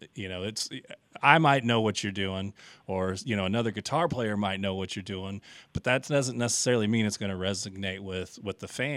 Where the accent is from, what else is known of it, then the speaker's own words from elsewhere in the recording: St. Louis, Missouri, United States; and I'm originally from St. Louis